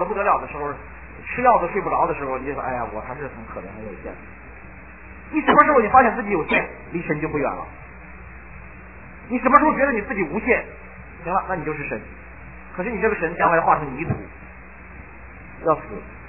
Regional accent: China; 我们中国人说他做事真绝呀。

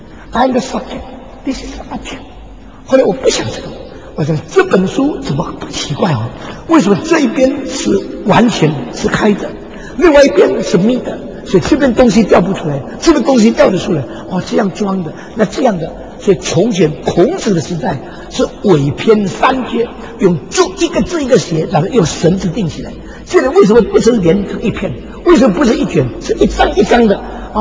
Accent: Beijing, China; 我是北京人，我北京人

